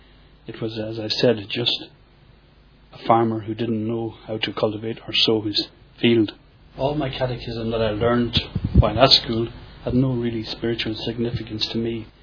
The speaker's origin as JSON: {"language": "English", "town": "Achill Island", "region": "Connacht", "country": "Ireland", "tie": "born there", "said": "I was born in Achill Island in County Mayo on the 24th of March 1953. Achill Island is situated off the west coast of Ireland and the west coast of Mayo."}